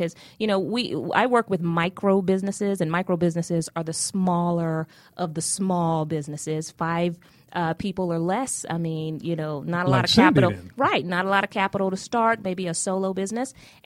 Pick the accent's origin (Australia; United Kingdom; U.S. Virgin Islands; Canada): U.S. Virgin Islands; Saint Croix; also born or lived in Bronx, United States; I was born in the Bronx, New York, but just stayed there for about a year, and then Mom moved back to St. Croix, and so I grew up in the islands, in the Virgin Islands, and that's where all my family is